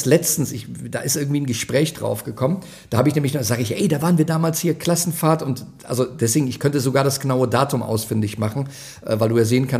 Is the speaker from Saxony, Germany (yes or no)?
no; Erftstadt, North Rhine-Westphalia, Germany; Ich komme ja ursprünglich aus Erftstadt-Lechenich.